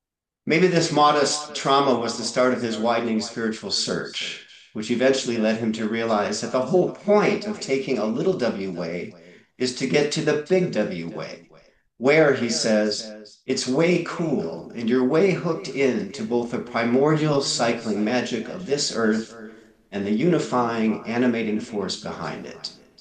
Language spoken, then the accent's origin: English; Minneapolis–Saint Paul, Minnesota, United States; for me growing up in Minnesota's Twin Cities, it was a liberal Lutheran way.